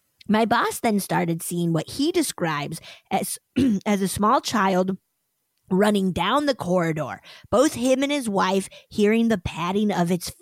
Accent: United Kingdom; But I'm extremely British and awkward and too polite

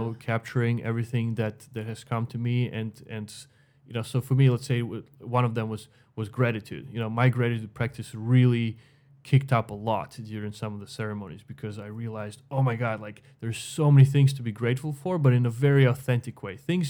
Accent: Ukraine; I was raised in Ukraine and in a pretty harsh environment, I would say, where there's a lot of competition.

